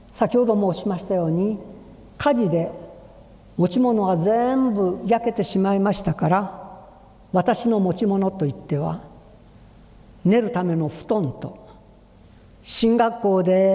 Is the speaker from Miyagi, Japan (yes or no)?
no; Kagoshima, Japan; born there; 私は鹿児島の生まれですから